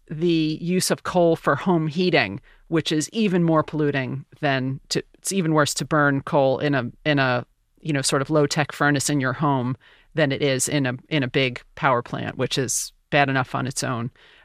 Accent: United States; And that sort of surprised me as an American

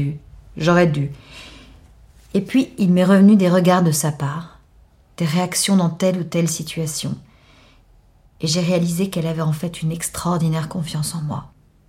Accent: Cayenne, French Guiana; Et voilà que de retour chez moi à Cayenne, à Noël 2013, je commence à écrire la nuit sur cette expérience.

